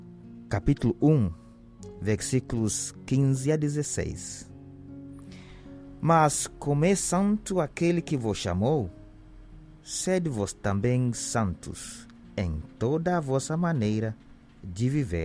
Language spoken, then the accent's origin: Portuguese; Kenya; Portuguese is a second language; moved away as an adult; now in Porto Velho, Brazil; Eu sou natural do Quênia, África, da parte leste. Eu sou missionário do Verbo Divino. Já faz mais ou menos 26 anos estou aqui no Brasil